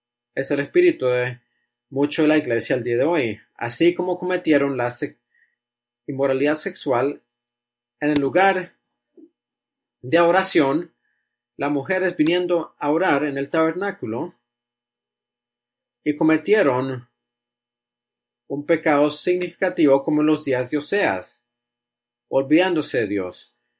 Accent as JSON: {"language": "Spanish", "country": "United Kingdom", "said": "estaba hablando en el Reino Unido, de donde yo vengo"}